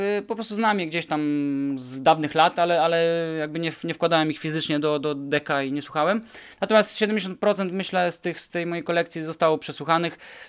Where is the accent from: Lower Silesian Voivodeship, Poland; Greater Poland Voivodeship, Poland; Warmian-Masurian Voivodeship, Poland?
Warmian-Masurian Voivodeship, Poland; Nidzica; Pochodzę z Nidzicy, takiej małej miejscowości na Mazurach.